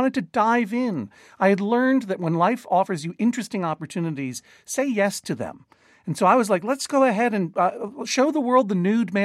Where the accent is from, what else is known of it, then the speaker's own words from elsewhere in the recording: Boston, Massachusetts, United States; This is my hometown NPR station.